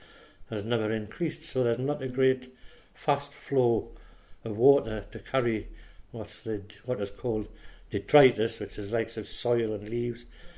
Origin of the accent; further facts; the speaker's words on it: Blyth, North East England, United Kingdom; I was born in Blythe, locally here, not far from where I live now. I was born 1938 in Jubilee Road, and I've lived in Blythe nearly all my life. I worked away once for about 4 years. Apart from that, I've lived in Blythe 75 years now.